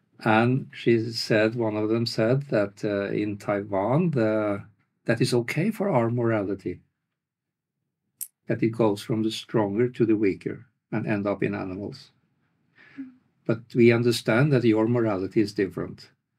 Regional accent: Norway; I'm a veterinarian from Norway

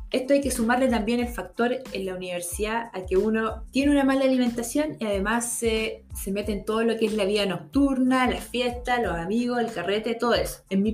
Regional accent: Quellón, Los Lagos, Chile; also born or lived in Castro; nací en Castro y viví ahí hasta los 5 años con mi familia. No salí de Chiloé, pero me fui sí al sur de la isla, a la comuna de Quellón.

